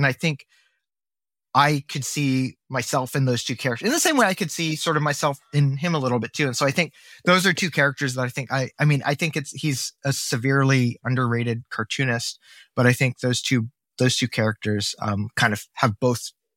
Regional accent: Midwest, United States; It's just funny that how that changed, where I think when we were growing up in the Midwest, you couldn't just go somewhere and get pho, right?

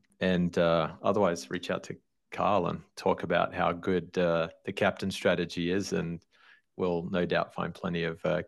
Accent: Queensland, Australia; whether it's Queensland, my hometown, or Southern California

